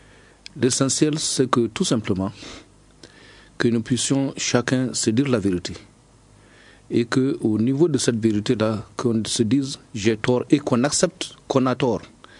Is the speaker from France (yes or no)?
no; Mali; on n'a pas choisi d'être malien. Nous sommes tous des Maliens